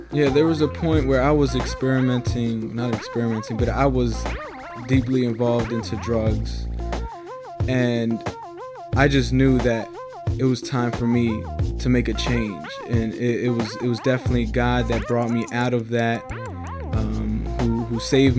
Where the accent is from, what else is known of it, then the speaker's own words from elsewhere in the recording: Silver Spring, Maryland, United States; I'm from around here. I grew up in Silver Spring.